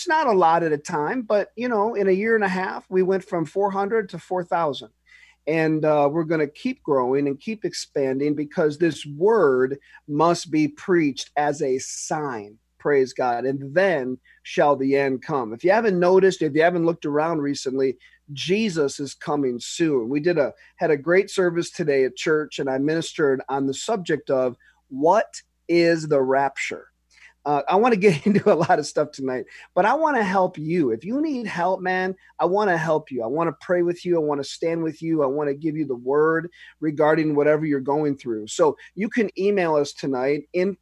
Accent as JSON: {"language": "English", "country": "United States", "moved": "yes", "lives_now": "Toronto, Canada", "said": "my wife and I are American. We're from the United States. We've been here in Canada for 10 years, serving the Lord, pastoring Word of Faith Church in Toronto."}